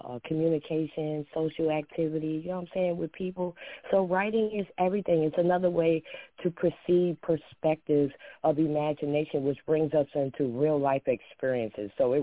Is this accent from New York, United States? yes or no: yes; New York, United States; I'm calling from North Carolina, although I'm from New York.